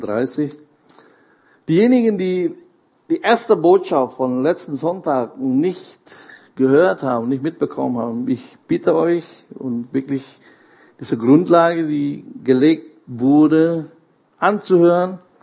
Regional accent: Indonesia; German is a second language; in der Schule, ich komme aus Indonesien

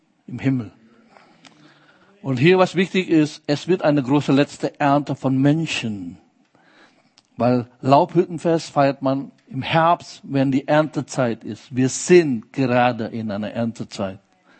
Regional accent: Indonesia; Meine Indonesien, wo ich herkomme, das größte muslimische Land der Welt

